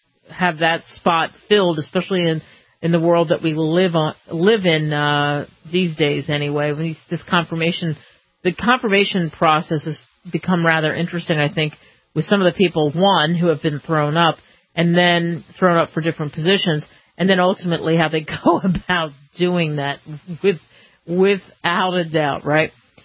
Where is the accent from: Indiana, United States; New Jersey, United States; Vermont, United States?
New Jersey, United States; since I'm from the South Jersey, Philadelphia area.